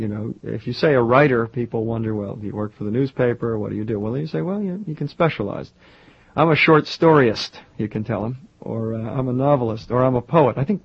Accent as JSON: {"language": "English", "region": "New York", "country": "United States", "tie": "born or raised there", "said": "I grew up here in New York."}